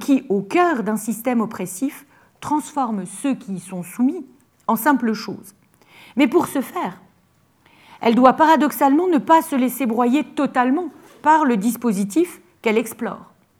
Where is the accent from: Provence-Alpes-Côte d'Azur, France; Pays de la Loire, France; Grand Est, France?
Grand Est, France; Strasbourg; on vient tous les deux de Strasbourg